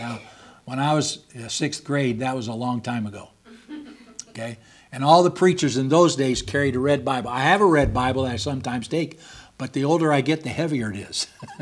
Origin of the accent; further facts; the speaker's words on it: California, United States; first language English; also born or lived in Illinois, United States; I was born in Illinois and raised in California and served in Texas and Georgia and Pennsylvania and all kinds of different states.